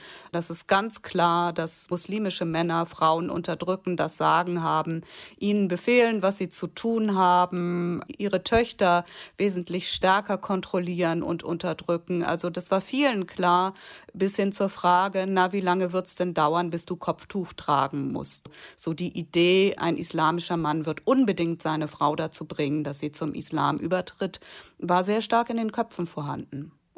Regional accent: Hamburg, Germany; als Hamburgerin

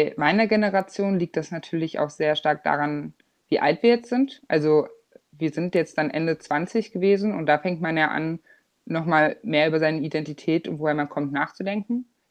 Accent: East Germany, Germany; Also ich bin natürlich im Osten aufgewachsen, der ein anderer Sozialisations- und Erfahrungsraum geblieben ist.

